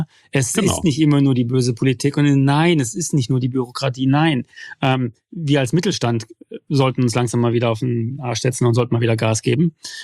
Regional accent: Wuppertal, North Rhine-Westphalia, Germany; Also ich bin ja so der inoffizielle Oberbürgermeister von Wuppertal. Ne? Also ich bin ja gebürtiger Wuppertaler. Die schönste Stadt der Welt

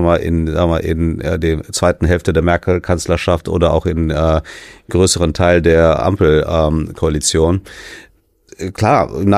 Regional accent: Bonn, North Rhine-Westphalia, Germany; ich bin selbst auch in Bonn aufgewachsen

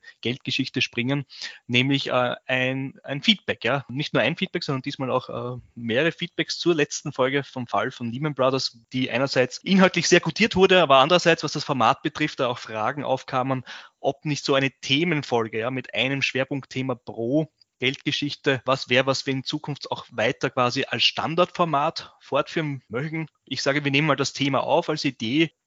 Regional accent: Burgenland, Austria; Und da gibt es sogar in meinem Heimatbundesland, und unsere treuen Hörer wissen ja schon, das Burgenland

